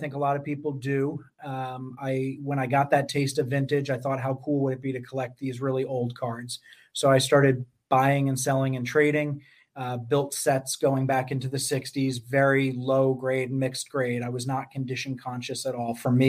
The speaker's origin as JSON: {"language": "English", "town": "Poughkeepsie", "region": "New York", "country": "United States", "tie": "born or raised there", "said": "Yeah, so 1999, I'm 13 years old, growing up in Poughkeepsie, New York, like you alluded to."}